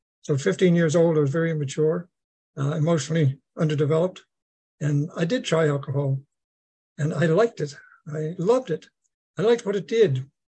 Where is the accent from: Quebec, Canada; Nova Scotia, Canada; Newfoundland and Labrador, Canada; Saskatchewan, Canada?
Nova Scotia, Canada; I'm from Nova Scotia originally, New Scotland, the east coast of Canada. I grew up in a Catholic family, and I have 14 younger brothers and sisters to prove it.